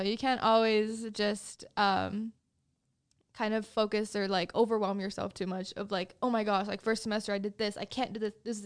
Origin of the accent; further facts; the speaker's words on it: Texas, United States; Especially, you know, we're from Texas. Like coming here, it's like a huge change.